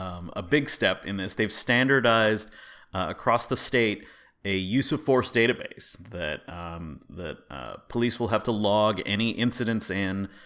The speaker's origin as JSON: {"language": "English", "region": "California", "country": "United States", "tie": "born or raised there", "said": "Congrats for California for pulling that together. Yay, my home state."}